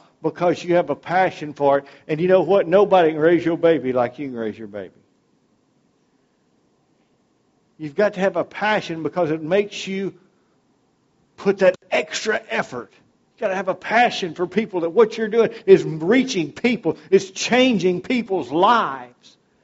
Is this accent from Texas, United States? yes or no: no; Castor, Louisiana, United States; And I'm from Castor. You know, it's not much in Castor, except the general store. You can go in a general store in Castor, Louisiana.